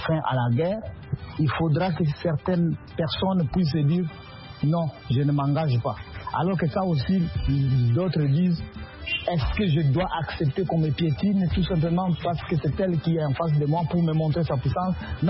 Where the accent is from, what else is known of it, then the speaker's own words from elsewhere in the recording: Kama, Maniema, DR Congo; quand j'étais chez nous au Maniema, à Kama, où j'étudiais aux humanités.